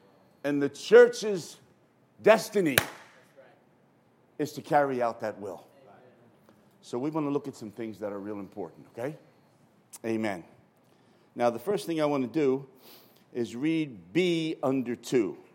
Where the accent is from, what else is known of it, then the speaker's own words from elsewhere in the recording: Philadelphia, Pennsylvania, United States; moved away as an adult; now in Spain; Hi. I'm living in Spain these days. I'm originally from Philadelphia, for those who don't know me. But my wife and I migrated to Spain 5 years ago for the Lord's move in Europe.